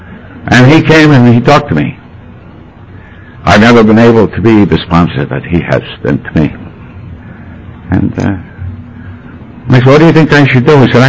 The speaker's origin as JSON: {"language": "English", "country": "Ireland", "said": "I was brooding because I'm Irish."}